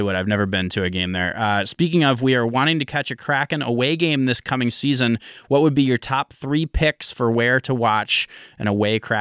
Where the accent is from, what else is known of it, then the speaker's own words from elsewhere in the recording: Savage, Minnesota, United States; Oh, well, technically I grew up in Savage, but I went to Burnsville High School.